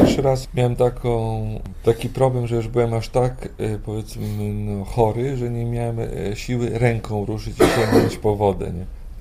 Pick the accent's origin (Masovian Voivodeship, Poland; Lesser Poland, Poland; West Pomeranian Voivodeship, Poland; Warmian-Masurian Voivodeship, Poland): Warmian-Masurian Voivodeship, Poland; Giżycko; jestem człowiekiem z Giżycka, to żeglarstwo mam gdzieś tam, powiedzmy, we krwi.